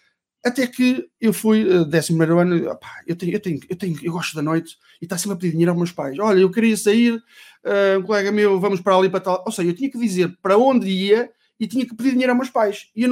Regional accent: Ovar, Aveiro, Portugal; now in Vila Nova de Gaia, Portugal; sou filho único, sou natural de Ovar, Praia do Furador.

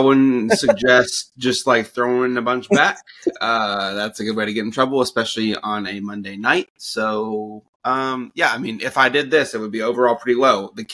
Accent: Danville, Kentucky, United States; Wilderness Trail is from my hometown in Danville, Kentucky.

